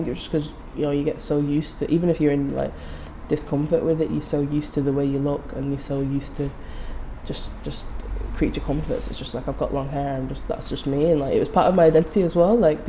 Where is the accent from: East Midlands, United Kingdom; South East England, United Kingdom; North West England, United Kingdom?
North West England, United Kingdom; Manchester; and I'm from Manchester anyway, so it wasn't much of a difference for me.